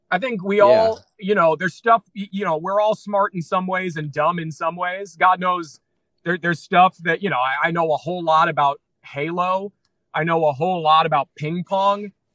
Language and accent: English; Mount Vernon, Iowa, United States; I grew up in Iowa, a tiny town in Iowa called Mount Vernon. Population about 3,500, about 20 minutes away from Cedar Rapids, Iowa, or Iowa City.